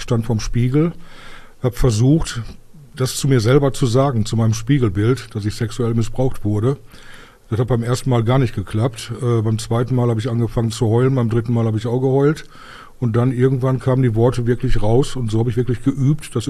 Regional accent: Bottrop, North Rhine-Westphalia, Germany; also born or lived in Sylt; Ich bin Urbottropper. Ich bin in Bottrop geboren. Bin mein Leben lang hier gewesen. Zwischendurch habe ich mal 2 Jahre auf Sylt versucht, aber ich bin wieder zurück.

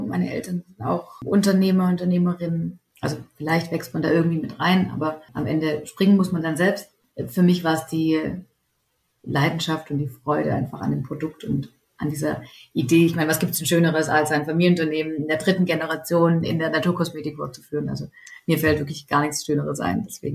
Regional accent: Baden-Württemberg, Germany; Ich bin hier im Schwarzwald aufgewachsen, wo unser Unternehmen auch ist.

